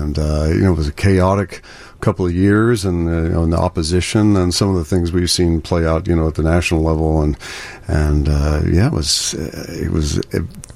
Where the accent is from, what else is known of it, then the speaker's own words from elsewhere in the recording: Brooklyn, New York, United States; now in Chicago, United States; I'm originally from New York, and grew up in Brooklyn, and then moved to a smaller town upstate.